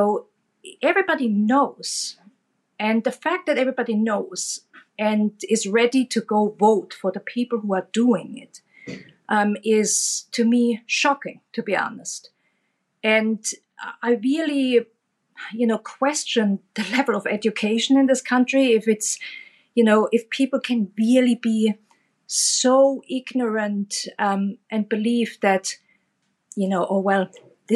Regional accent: Germany; I mean, I grew up in Germany where Holocaust education is very big.

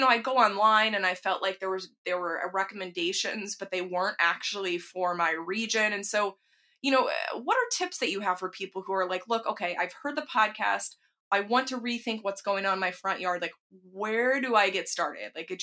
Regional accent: Texas, United States; growing up in Texas, people just didn't do that.

